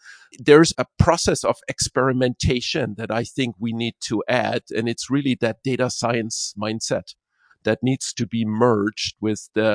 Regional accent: Germany; moved away as an adult; now in United States; I grew up in Germany. I studied electrical engineering.

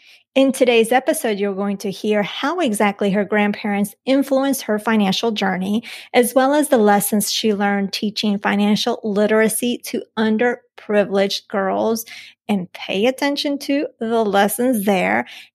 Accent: Colombia; If you recall, I'm from Colombia, from the mountains.

